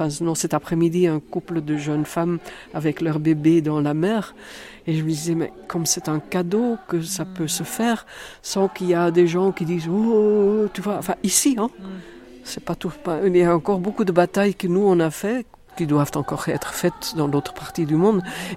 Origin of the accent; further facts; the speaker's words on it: Brussels, Belgium; j'étais là dans un petit village où je ne connaissais personne, je venais de Bruxelles